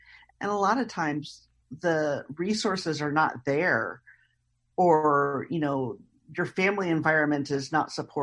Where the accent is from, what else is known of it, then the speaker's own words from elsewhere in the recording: Indiana, United States; because I grew up in Indiana before the internet.